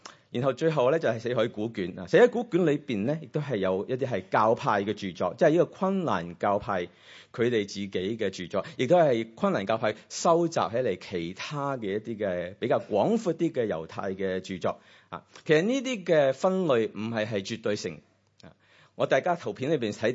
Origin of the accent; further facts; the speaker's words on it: Hong Kong; born there; 我小时候在香港出世